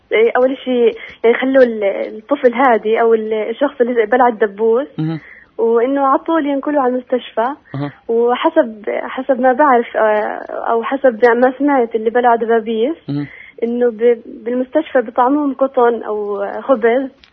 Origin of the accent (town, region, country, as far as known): Jenin, Jenin Governorate, Palestine